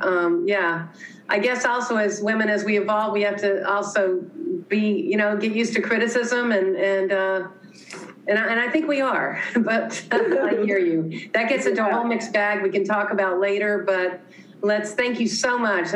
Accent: the South, United States; I come from the South, and I've heard that the South, y'all is now a cool word to use.

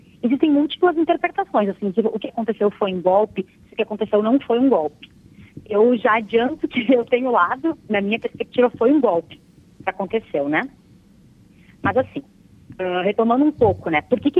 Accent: Brazil; Enfim, a gente é brasileiro, a gente sabe o que significa

